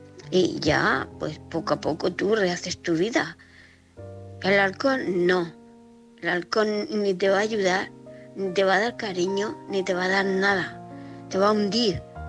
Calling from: Murcia, Region of Murcia, Spain; de Murcia.

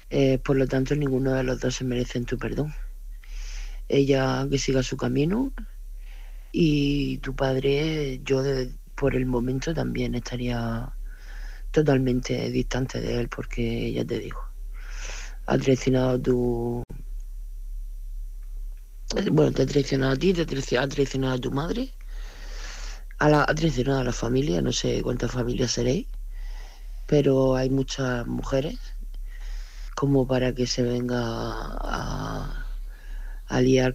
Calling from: Murcia, Region of Murcia, Spain; de Murcia.

